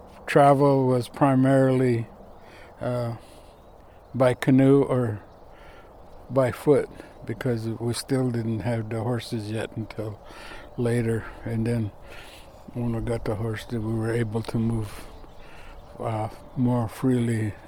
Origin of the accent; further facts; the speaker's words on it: Washington, United States; I'm a Klickitat. This is one of my home country sites where my people resided prior to the Euro-Americans arriving.